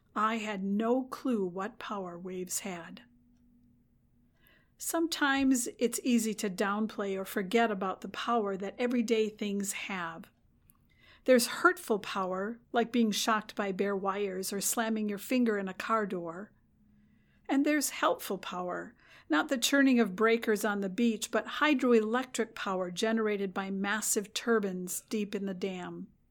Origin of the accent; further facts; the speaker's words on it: Midwest, United States; I grew up in the Midwest. The only interaction I had with the ocean was through pictures, TV, or movies.